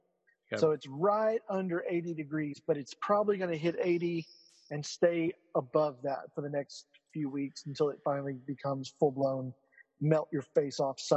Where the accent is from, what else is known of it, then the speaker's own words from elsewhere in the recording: Texas, United States; I'm actually from East Texas where it's the exact opposite, more like where you are. It's like humid. Everything is sticky and muggy all the time.